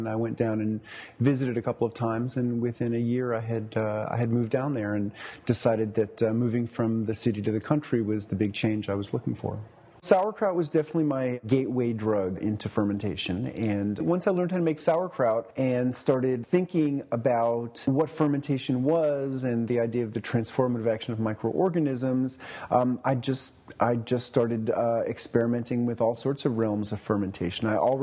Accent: New York City, New York, United States; I grew up in New York City, in Manhattan, on the 14th floor of an apartment building on the Upper West Side. My dad had grown up in the Hudson Valley

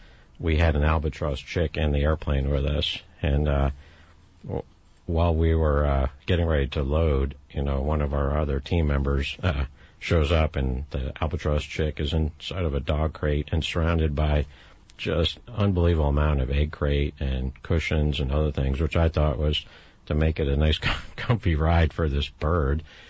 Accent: United States; I mean, I'm an American. I'm a citizen like everybody else here.

